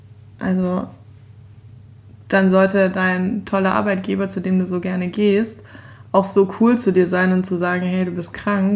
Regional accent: Stuttgart, Baden-Württemberg, Germany; danach bin ich in Stuttgart, meine Heimat.

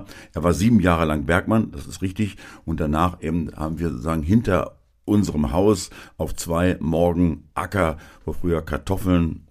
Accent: Schaumburg, Lower Saxony, Germany; Dieses ist meine Heimat geworden. Obwohl ich auch meine alte Heimat Schaumburg sehr liebe, weil sie auch reizvoll ist.

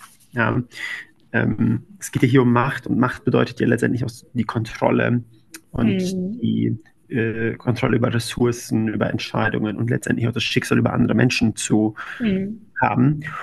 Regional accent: Freising, Bavaria, Germany; Wo ich herkomme, das war damals in Freising.

